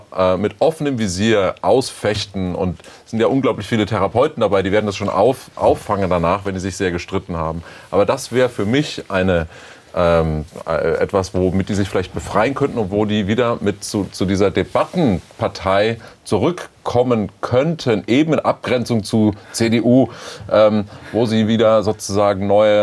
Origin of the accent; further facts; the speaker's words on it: Bavaria, Germany; ich bin ja aus Bayern